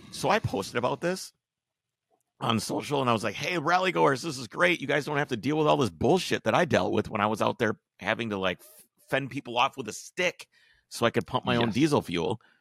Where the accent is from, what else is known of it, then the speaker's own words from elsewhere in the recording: Wisconsin, United States; where I grew up in Wisconsin, there was like a couple old school gas stations